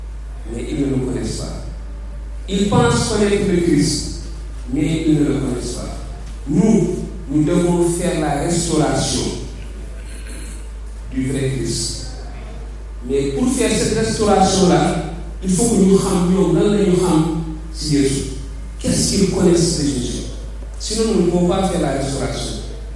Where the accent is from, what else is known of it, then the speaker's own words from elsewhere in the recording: Mauritania; also born or lived in Saint-Louis, Senegal; je suis né en République islamique de Mauritanie. J'ai grandi entre Saint-Louis et la Mauritanie. J'ai grandi parmi des musulmans.